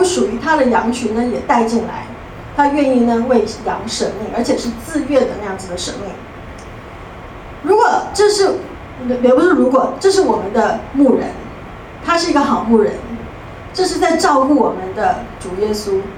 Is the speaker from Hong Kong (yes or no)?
no; Taiwan; accent: Taiwanese Mandarin; 那我是台湾的国语